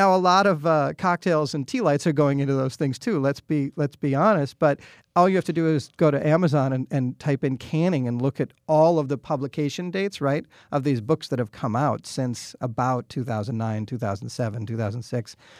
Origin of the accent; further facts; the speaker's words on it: Waukesha, Wisconsin, United States; I mean, I grew up in Waukesha. I grew up in a pretty big family, and we canned and we preserved.